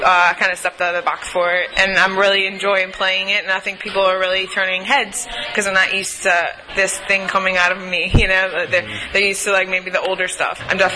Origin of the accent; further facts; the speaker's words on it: Chalmette, Louisiana, United States; also born or lived in New Orleans; Yeah, actually, I was born in New Orleans, but raised in Chalmette, Louisiana, uh-huh. Which is, you know, probably 15, 20 minutes from actual New Orleans.